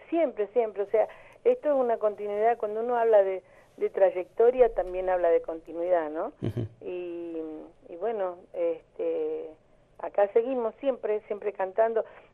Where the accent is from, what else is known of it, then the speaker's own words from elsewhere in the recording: Patagonia, Argentina; orgullosamente patagónica y orgullosa de hacer los temas patagónicos